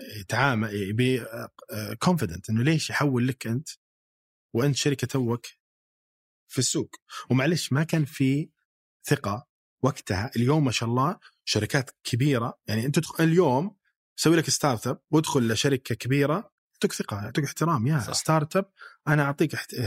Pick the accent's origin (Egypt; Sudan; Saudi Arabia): Saudi Arabia; Riyadh, Riyadh Province; لان انا من الرياض ومكتبنا في الرياض